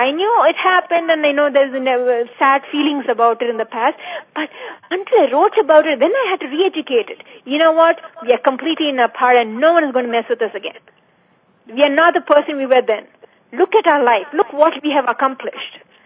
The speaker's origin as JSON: {"language": "English", "country": "India", "tie": "born or raised there", "said": "I was raised in India."}